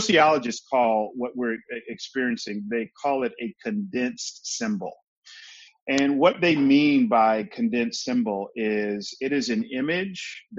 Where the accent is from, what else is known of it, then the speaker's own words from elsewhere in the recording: United States; As an American, especially child of the 80s, all of the images we saw of Africa were of starving people.